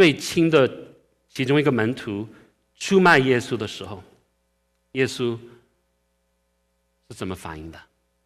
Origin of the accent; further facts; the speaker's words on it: France; moved away as an adult; now in New York, United States; 我刚信主的时候，那时候我只有18岁，那时候我是从法国移民到纽约。我虽然在一个基督徒的家庭长大